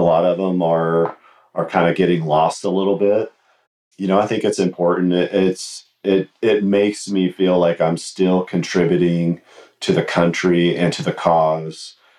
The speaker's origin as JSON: {"language": "English", "region": "West Virginia", "country": "United States", "tie": "born or raised there", "said": "Woody Williams being the Medal of Honor recipient from my home state of West Virginia."}